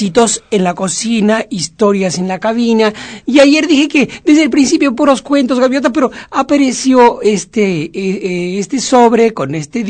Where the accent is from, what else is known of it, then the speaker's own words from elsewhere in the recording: Colombia; 54 años, fanática de Radio Ombligo desde que lo escuché por primera vez hace 3 años, ya que no soy de Chiapas, soy colombiana.